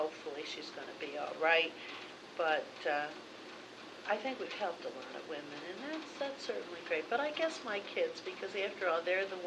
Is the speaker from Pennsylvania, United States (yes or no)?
yes; Pittsburgh, Pennsylvania, United States; Politically, sure, because when we were growing up in Pittsburgh, young people in Pittsburgh